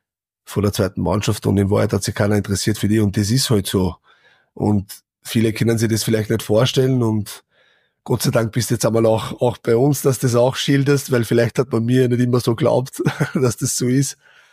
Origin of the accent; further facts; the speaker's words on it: Austria; now in England; wie schwierig das ist, das in England zu schaffen als Österreicher.